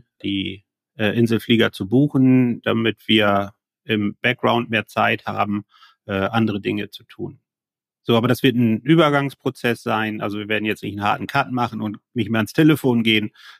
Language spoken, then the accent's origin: German; Norderney, Lower Saxony, Germany; und ich bin ja nun auch gebürtiger Insulaner, aber nicht Wangerooge, sondern Norderney